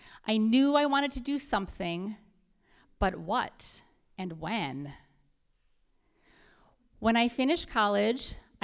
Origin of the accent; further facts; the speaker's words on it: New London, Wisconsin, United States; So I said, I'm from Wisconsin near Milwaukee. She says, oh, well, I'm from a town near Appleton. And I think to myself, we're getting warmer. So I say, well, actually, I'm from a town, the town I'm from is just outside of Appleton, and it's called New London.